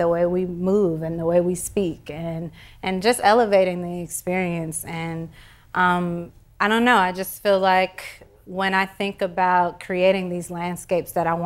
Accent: Houston, Texas, United States; I think growing up in Houston and coming back to Houston, I was able to find groundedness

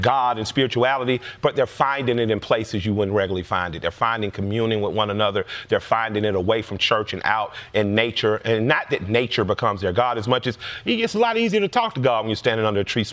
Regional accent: Southern United States, United States; I'm a Southern Black man. I grew up in Baptist and Pentecostal churches.

